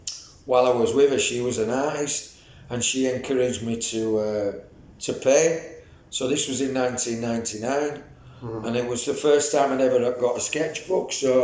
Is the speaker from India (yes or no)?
no; Leeds, Yorkshire and the Humber, United Kingdom; I was born in Wicker, moved to Horsforth, grew up in Pudsey and mainly Bramley, and then I lived in Seacroft, Middleton, Moortown, everywhere, been everywhere.